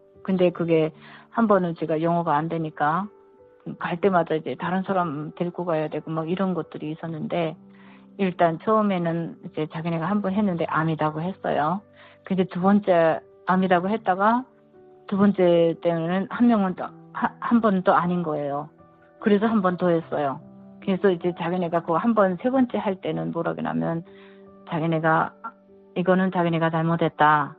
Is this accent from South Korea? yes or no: no; North Korea; 제가 탈북자고